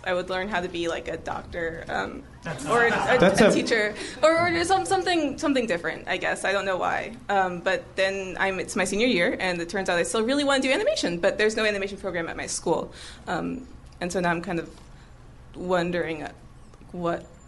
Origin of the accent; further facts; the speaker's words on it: Orlando, Florida, United States; I'm from Orlando, Florida.